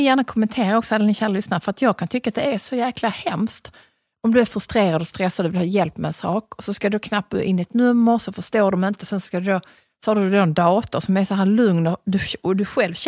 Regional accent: Skåne, Sweden; accent: Skåne; när jag pratar skånska i Stockholm

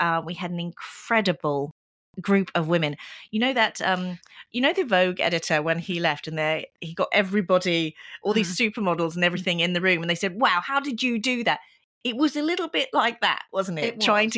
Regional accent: United Kingdom; I am a Brit.

